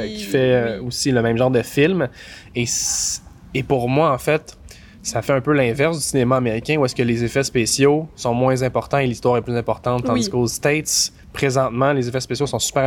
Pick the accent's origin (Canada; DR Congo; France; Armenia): Canada; On est canadien, fuck it. On fait un film canadien